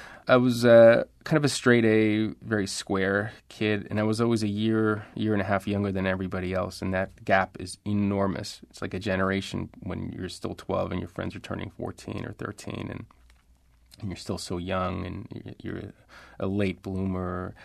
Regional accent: Laredo, Texas, United States; Even though I was raised on the American side, all my family was on the Mexican side.

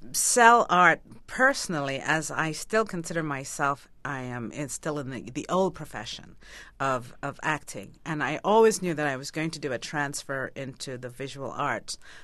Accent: Guyana; now in United States; when I was a young girl, I came from Guyana originally, had the accent still, and I had my first American boyfriend

